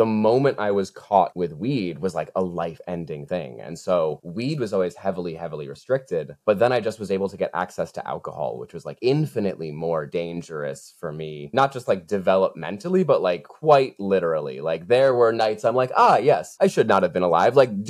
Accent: New York, United States; I grew up on Long Island, the like pinnacle of suburban middle-class white culture where binge drinking is the norm.

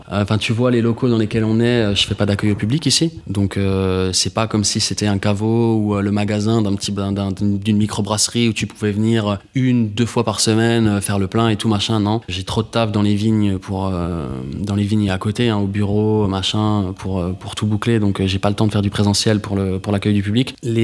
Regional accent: Besançon, Bourgogne-Franche-Comté, France; Je suis même pas alsacien. Je suis né à Besançon, donc je suis franc-comtois. Je suis ici depuis un moment

